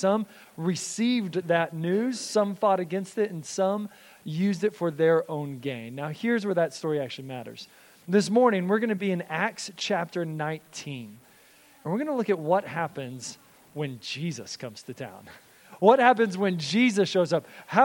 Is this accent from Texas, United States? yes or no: yes; Texas, United States; I was born and raised in Texas, and so it was just ingrained in me to be a Dallas Cowboys fan.